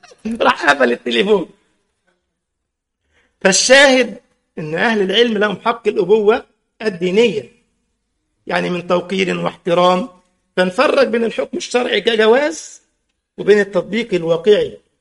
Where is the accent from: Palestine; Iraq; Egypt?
Egypt; احنا عندنا أهل مصر بالدارجة دي اسمها جلابية